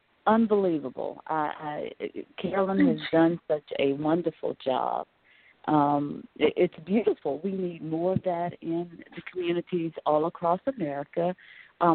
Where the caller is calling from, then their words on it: Louisiana, United States; I am calling from Louisiana.